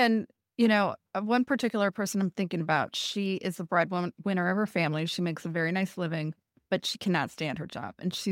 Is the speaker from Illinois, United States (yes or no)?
yes; Illinois, United States; We're both from Illinois, if you haven't noticed.